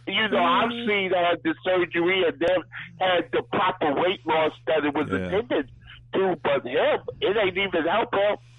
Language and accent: English; New York, United States; But Gary, we grew up together in New York.